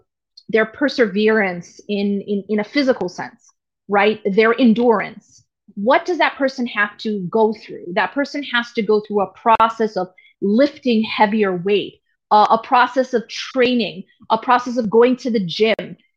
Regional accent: Wisconsin, United States; I'm actually not home, but I'm in my hometown. So it's close enough. I'm actually in Wisconsin where my mother lives.

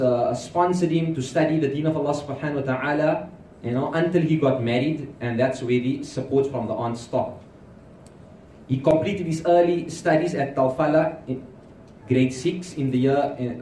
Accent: Cape Town, Western Cape, South Africa; I'm from the Republic of Mitchell's Plain in Cape Town.

